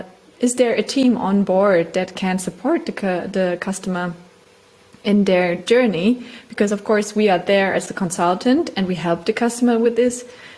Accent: Germany; English is a second language; moved away as an adult; now in Vienna, Austria; Yeah, I come from Germany. I live now in Vienna, and in Germany I studied law and languages.

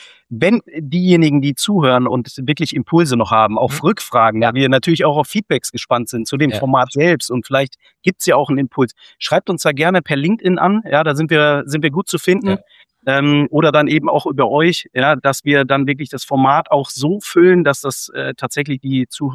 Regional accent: North Rhine-Westphalia, Germany; ich komme aus dem Westfälischen, ne? Da sagt man dazu.

